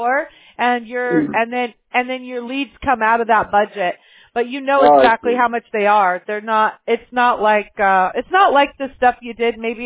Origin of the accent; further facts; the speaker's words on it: Apple Valley, California, United States; because I grew up in Apple Valley, California.